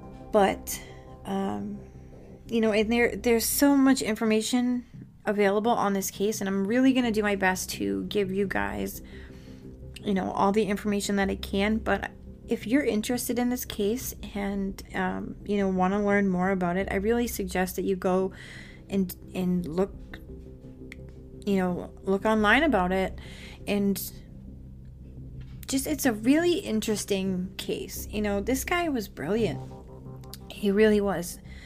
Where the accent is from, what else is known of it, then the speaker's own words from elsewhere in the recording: Massachusetts, United States; every Monday, we talk about a murder that occurred in Massachusetts. Why? Because I'm from Massachusetts